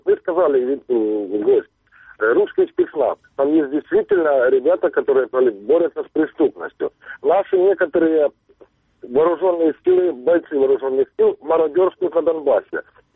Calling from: Kharkiv, Kharkiv Oblast, Ukraine

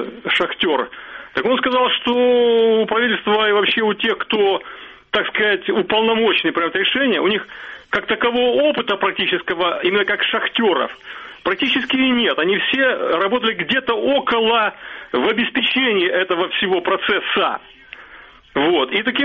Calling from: Kyiv, Ukraine

